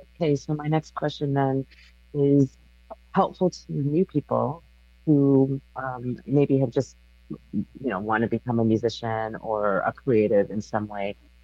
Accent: Toronto, Ontario, Canada; also born or lived in Calgary; And I used to live in Calgary for quite some time. So I'm originally from Toronto.

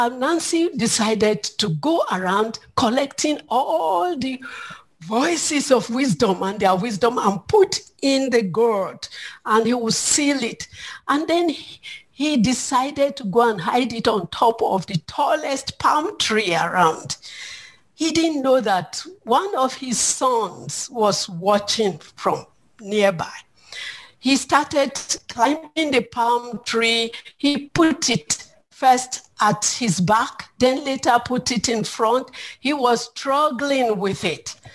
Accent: Nigeria; I'm from Nigeria

